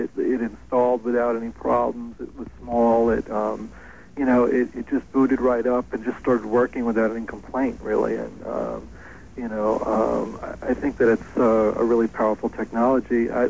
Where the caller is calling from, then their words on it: Connecticut, United States; Hi, I'm calling from Connecticut.